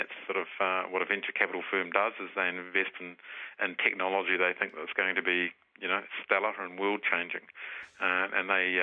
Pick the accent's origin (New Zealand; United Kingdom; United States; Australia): New Zealand; went along there and as a Kiwi does, and showed the thing